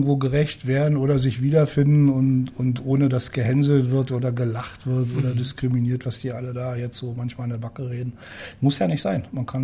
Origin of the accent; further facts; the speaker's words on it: Wittenberg, Saxony-Anhalt, Germany; now in Berlin, Germany; Lutherstadt Wittenberg eigentlich.